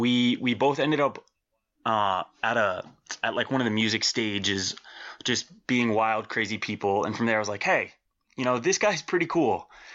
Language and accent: English; Florida, United States; Well, we're South Florida boys